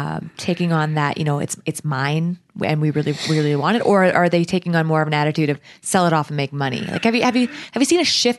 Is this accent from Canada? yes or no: yes; Canada; Being a Canadian sitting here